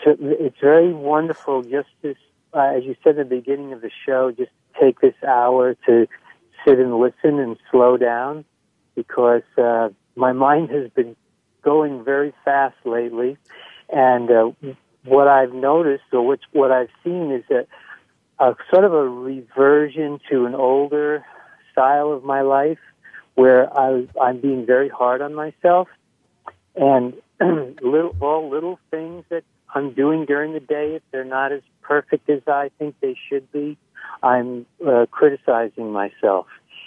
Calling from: Hempstead, New York, United States; I'm calling from Hempstead, New York. It's out on Long Island.

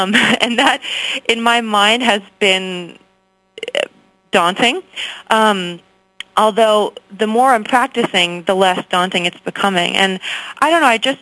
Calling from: Clifton, New Jersey, United States; I am calling from Clifton, New Jersey.

